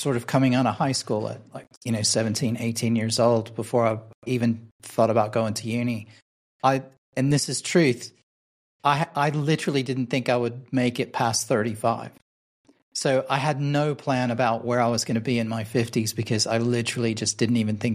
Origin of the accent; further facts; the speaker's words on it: Memphis, Tennessee, United States; I came from a very conservative, you know, sort of Southern background in America. I'm from Memphis originally.